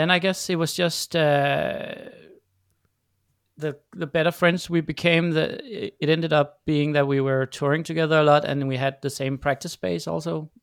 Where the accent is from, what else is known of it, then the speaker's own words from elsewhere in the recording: Denmark; English is a second language; So we're from Denmark, and Denmark is a small country.